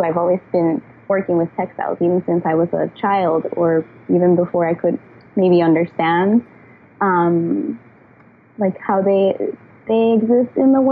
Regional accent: Bayamon, Puerto Rico; Sure. I grew up in Puerto Rico in Bayamon

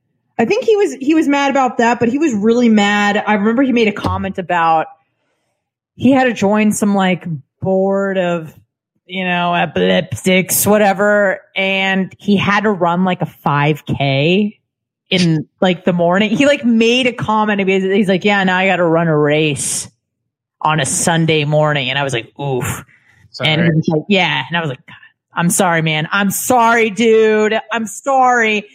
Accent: San Diego, California, United States; also born or lived in Santa Barbara; She goes, "I'm from San Diego." And I'm like, "I'm from San Diego."

